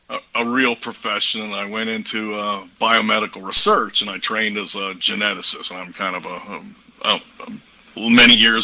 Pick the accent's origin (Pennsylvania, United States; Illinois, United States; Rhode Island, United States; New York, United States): Pennsylvania, United States; Pittsburgh; born there; moved away as an adult; I was born in the Pittsburgh area, but after I finished university and my PhD, I got down to Texas and have never looked back.